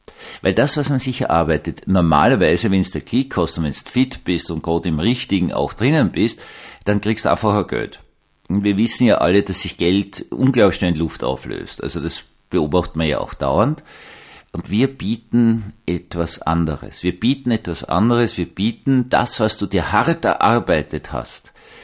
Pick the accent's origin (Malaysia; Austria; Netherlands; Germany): Austria; Vienna; Was habe ich noch erlebt als Jugendlicher in meiner Heimatgemeinde in Wien-Gumpendorf?